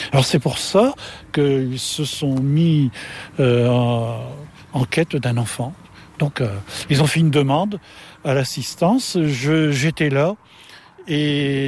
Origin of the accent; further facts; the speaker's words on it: France; Je suis français